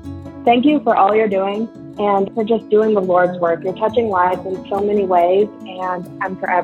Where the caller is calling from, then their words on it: Marion, Illinois, United States; I'm calling from Marion, Illinois.